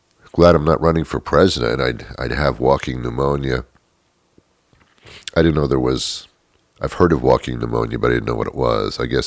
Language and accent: English; New York City, New York, United States; I was brought up in New York City, in the New York area, and that's like the melting pot of the world.